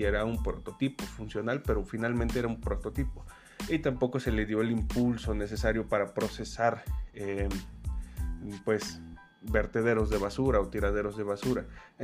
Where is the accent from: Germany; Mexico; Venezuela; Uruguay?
Mexico; yo lo digo porque soy mexicano